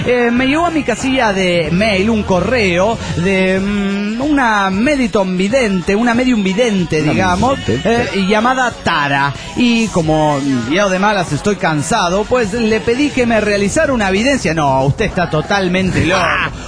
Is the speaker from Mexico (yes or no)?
yes; Tultitlán, State of Mexico, Mexico; de Tutitlán, Estado de México.